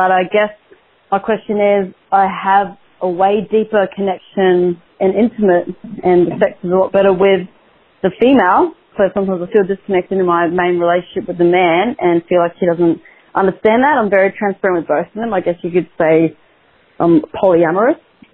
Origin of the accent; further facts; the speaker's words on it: Australia; I'm from Australia. I'm 32 years old